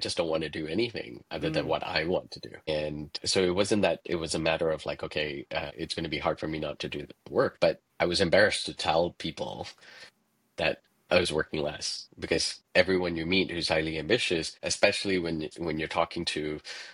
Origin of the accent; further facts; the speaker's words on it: Singapore; Growing up in Singapore, and I'm not sure where you grew up, but it was a very different educational system.